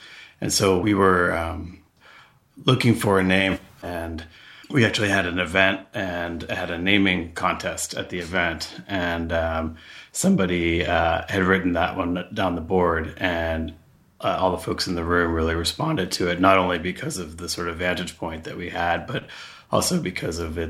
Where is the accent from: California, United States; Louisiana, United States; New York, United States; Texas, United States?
New York, United States; Rye; I grew up in Rye, New York, which is a town about 45 minutes north of Manhattan on the east coast of the United States.